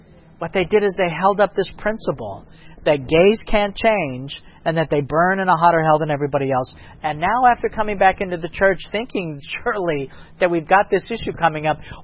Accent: Ohio, United States; moved away as an adult; I remember at 20 years old, when I came to Florida, I moved to Florida from Ohio after I dropped out of Andrews.

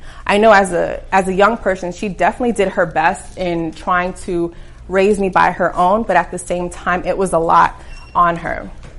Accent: Brooklyn, New York, United States; I grew up in Brooklyn, New York, the only child to my parents, and I grew up in a two-family household.

